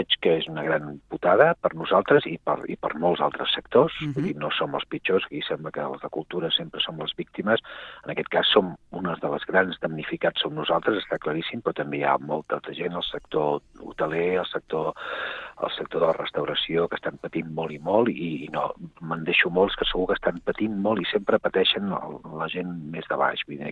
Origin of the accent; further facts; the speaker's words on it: Sabadell, Catalonia, Spain; a mi m'agrada dir-ho que soc de Sabadell.